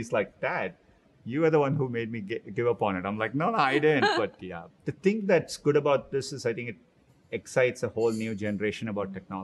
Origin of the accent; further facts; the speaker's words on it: Chennai, Tamil Nadu, India; I grew up in Chennai, India, and a big part of my childhood was, really pretty severe water scarcity.